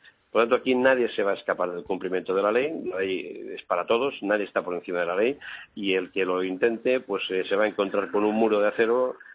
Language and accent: Spanish; Catalonia, Spain; born there; first language Catalan; Spanish is a second language; Yo he nacido en Cataluña, mi lengua materna es el catalán, y yo soy español como el que más.